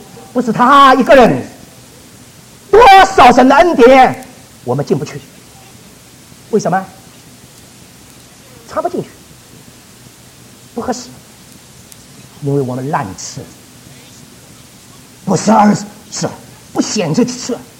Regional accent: China; 我们中国人这个苦字很好，哎，中国苦字真好，真有道理，中国人苦字很有道理。

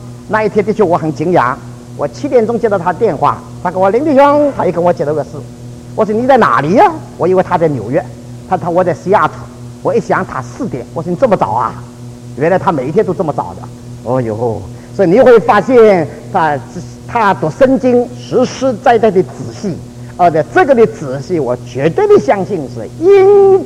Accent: Taiwan; 我是从台湾来的

